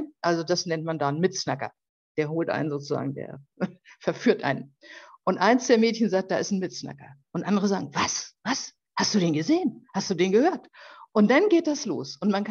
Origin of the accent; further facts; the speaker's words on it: Hamburg, Germany; Als Siebenjährige war ich in der Schule, damals als Schulkind in Hamburg